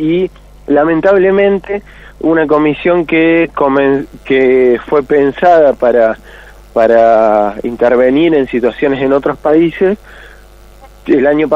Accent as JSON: {"language": "Spanish", "region": "Córdoba", "country": "Argentina", "said": "Yo soy de Córdoba."}